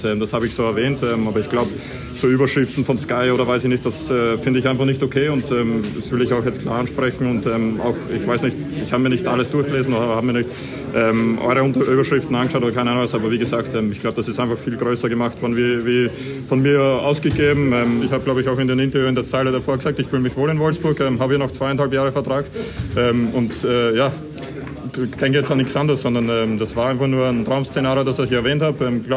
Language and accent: German; Austria; ich bin gerne in meiner Heimat in Österreich, finde das schön dort.